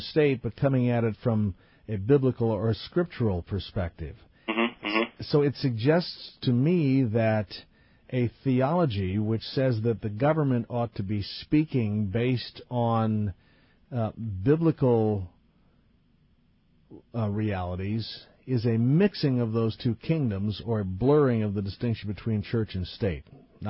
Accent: United States; as an American and as a citizen who has lived in these last 55 years

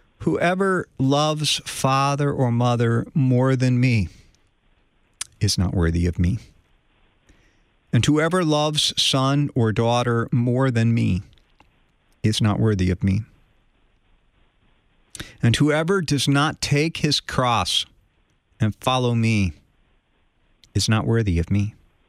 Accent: East Coast, United States; growing up on the East Coast, I had actually never heard that hymn until I came to seminary.

